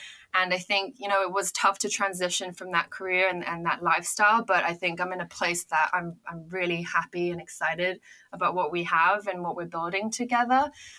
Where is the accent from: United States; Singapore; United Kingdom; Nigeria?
Singapore; I ended up going to college in the States. I grew up in Singapore. I'm not from the US.